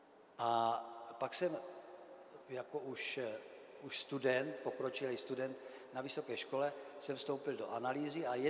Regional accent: Moravia, Czechia; já jsem Moravák.

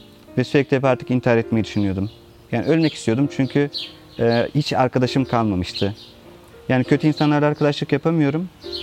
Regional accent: Istanbul, Turkey; also born or lived in Izmir; 1979 yılında İzmir'de doğdum ama İstanbul'da büyüdüm.

